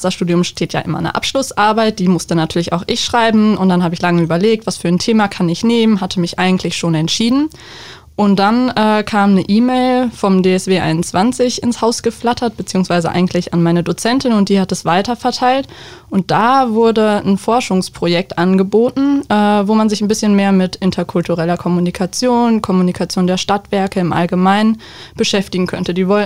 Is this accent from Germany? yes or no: yes; Münster, North Rhine-Westphalia, Germany; now in Dortmund, Germany; Eigentlich komme ich aus der Nähe von Münster